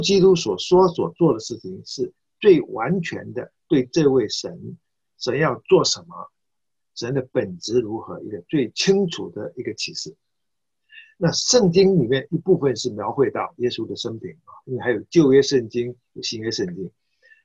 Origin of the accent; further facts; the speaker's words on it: China; 我们中国人也是凡事很敬畏鬼神的